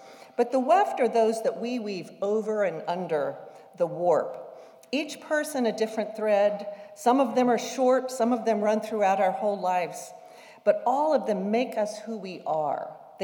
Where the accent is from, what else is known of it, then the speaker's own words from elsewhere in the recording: West Virginia, United States; I'm from West Virginia. I come from a family of storytellers.